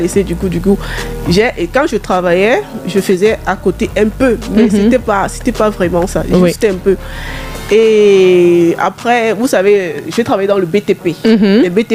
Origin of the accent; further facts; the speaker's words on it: Bafang, West, Cameroon; puisque je suis de Bafang, donc ma langue nationale, maternelle, ça me fait.